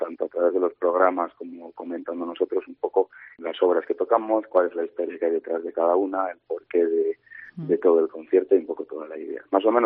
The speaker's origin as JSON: {"language": "Spanish", "town": "Astorga", "region": "Castile and León", "country": "Spain", "said": "Bueno, pues los dos somos de León, tenemos los dos 26 años ahora. Yo soy de Astorga"}